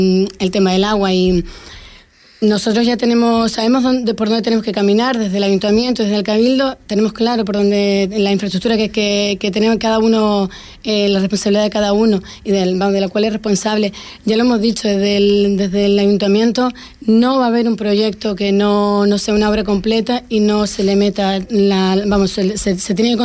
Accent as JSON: {"language": "Spanish", "region": "Canary Islands", "country": "Spain", "said": "Soy majorera, sí."}